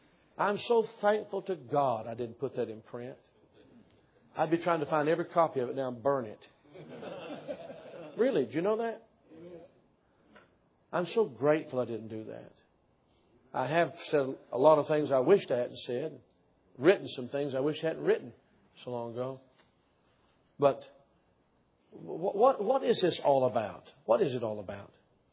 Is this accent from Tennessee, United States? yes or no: yes; Maryville, Tennessee, United States; Where Kroger's is now in my hometown of Maryville, Tennessee.